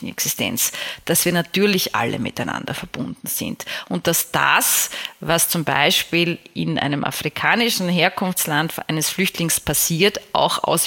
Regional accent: Vienna, Austria; ich komme ja aus Wien, die Stadt von Freud

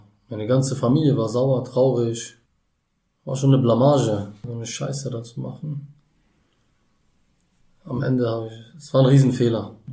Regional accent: Berlin, Germany; ich komme aus Berlin. Berliner Junge

